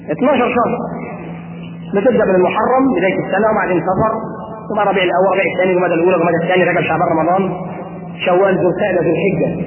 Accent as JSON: {"language": "Arabic", "town": "Alexandria", "region": "Alexandria Governorate", "country": "Egypt", "said": "وتروح الترب عندنا في اسكندريه"}